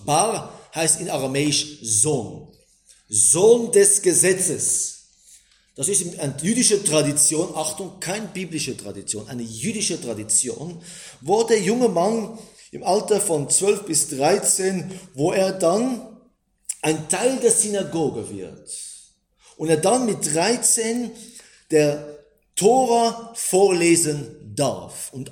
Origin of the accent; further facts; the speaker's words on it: Israel; ich bin ja selber in Israel aufgewachsen und viele, die in meinem Status in Israel hatten, wir sind ja als Christen in Israel aufgewachsen.